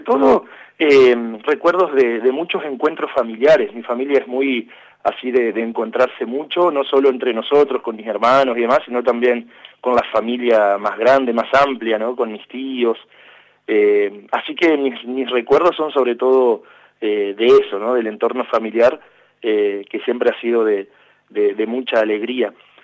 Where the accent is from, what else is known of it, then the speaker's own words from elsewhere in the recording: Chajarí, Entre Ríos, Argentina; now in Federal, Argentina; yo soy entrerriano. Soy de la ciudad de Chajarí, que está aquí a 100 kilómetros de donde yo estoy, de Federal. Y bueno, y ahí tuve toda mi infancia, mi adolescencia. Soy el sexto, ¿sí?, de seis hermanos.